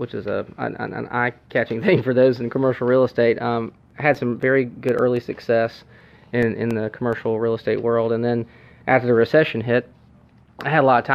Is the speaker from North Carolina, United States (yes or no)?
yes; Charlotte, North Carolina, United States; I grew up in Charlotte, which is a much different Charlotte than I was born in.